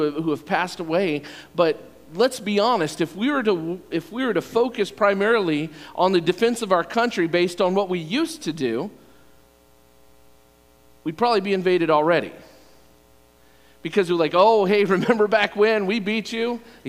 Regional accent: Virginia, United States; I grew up in Virginia and spent almost my whole life there.

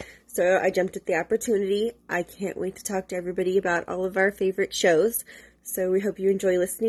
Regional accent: Pennsylvania, United States; I am from Pennsylvania.

